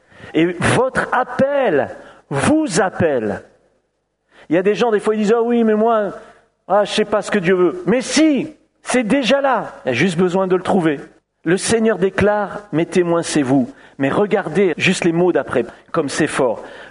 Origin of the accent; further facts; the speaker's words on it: France; Je suis un vrai Français dans ma nature